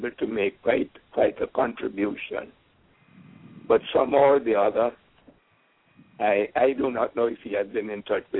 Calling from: Orlando, Florida, United States

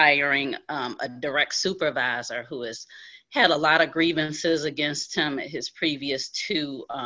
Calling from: Alexandria, Virginia, United States; No problem. I'm calling in from Alexandria, Virginia.

